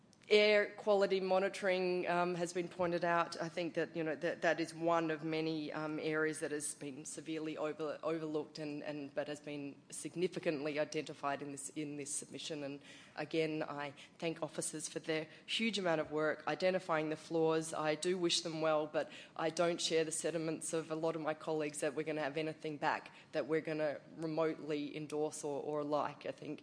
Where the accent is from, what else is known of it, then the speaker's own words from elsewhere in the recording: North Melbourne, Victoria, Australia; I grew up in North Melbourne. I live in Kensington.